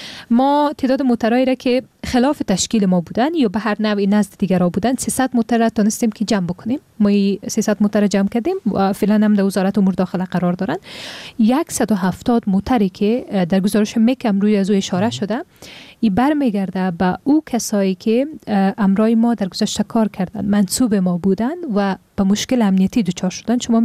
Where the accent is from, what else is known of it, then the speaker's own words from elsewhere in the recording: Afghanistan; به عنوان یک افغان